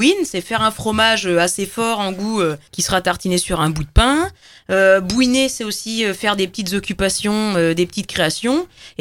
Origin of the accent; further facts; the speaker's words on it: France; quand les gens se rendent compte qu'en fait, je suis français, je pense que c'est dû à l'accent anglais qui n'est pas forcément au top.